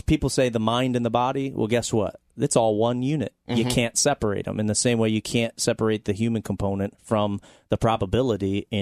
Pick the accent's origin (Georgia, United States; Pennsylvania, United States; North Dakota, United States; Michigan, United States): Pennsylvania, United States; Reading; Yeah, that's my hometown. I always say Reading. Our claim to fame. We're on the Monopoly board.